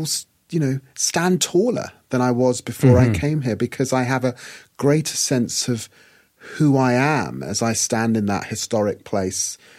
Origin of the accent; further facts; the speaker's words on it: London, United Kingdom; also born or lived in Peterborough, United Kingdom; I'm the descendant of Guyanese people who were formerly Africans. But in the end, I grew up in London and in the city of Peterborough in Middle England. I was very fortunate to go to Harvard Law School. I am a black middle-class man here in the UK.